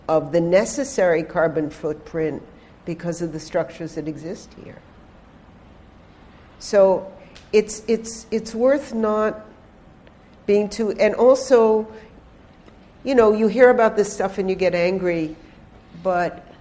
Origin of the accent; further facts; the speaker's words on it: United States; as I used to say, as an American, I can go anywhere to repent, but as somebody raised Zionist, you know.